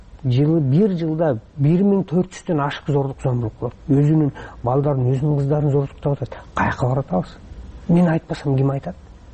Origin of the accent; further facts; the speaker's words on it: Naryn, Naryn Region, Kyrgyzstan; Мен өзүм Нарында чоңойдум.